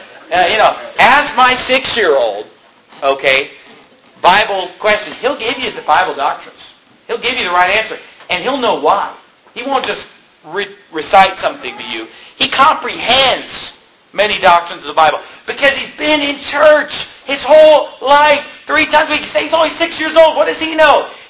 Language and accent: English; Sacramento, California, United States; that I grew up with, okay, in Sacramento, California, 90-some percent of the kids and teens that I grew up with in Sacramento, California